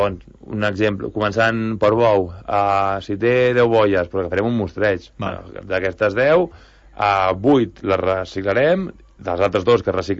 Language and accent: Catalan; Canet, Catalonia, Spain; jo soc de Canet